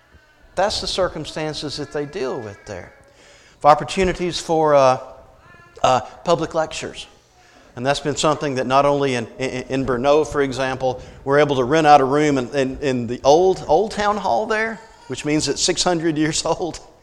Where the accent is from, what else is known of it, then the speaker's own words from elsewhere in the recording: Mississippi, United States; now in Tennessee, United States; I mean, we're Middle Tennessee. I grew up in North Mississippi. We're Bible Belt people.